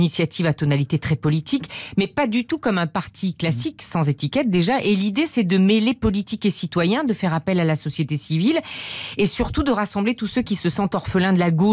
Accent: France; chez nous, en France

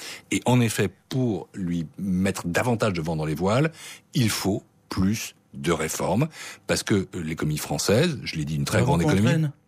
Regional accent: France; moi je suis français

